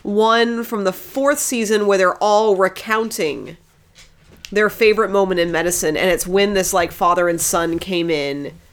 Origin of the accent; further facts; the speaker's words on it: United States; I am too American to appreciate Christmas puddings.